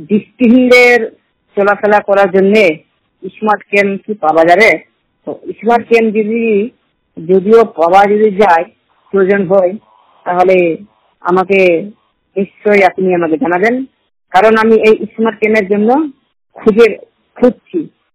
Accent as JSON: {"language": "Bangla", "town": "Islampur", "region": "West Bengal", "country": "India", "tie": "born or raised there", "said": "আমি একজন দৃষ্টিহীন। আমার বাড়ি হচ্ছে ইসলামপুর, গ্রামের নাম মহেন্দ্রপুর, পোস্ট অফিস মহেন্দ্রপুর, থানা হরিশ্চন্দ্রপুর, জেলা মালদা। আমি আমি রাজ্য পশ্চিমবঙ্গের রাজ্য থেকে বলছি।"}